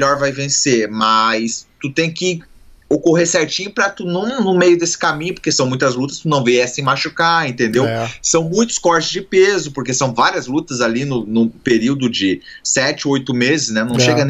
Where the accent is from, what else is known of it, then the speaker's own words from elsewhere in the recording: Joinville, Santa Catarina, Brazil; now in United States; Então, eu sou de Joinville e Santa Catarina, né?